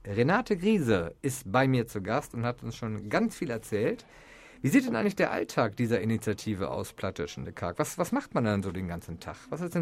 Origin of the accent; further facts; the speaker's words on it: Rhineland, Germany; Im Rheinland, wo ich herkomme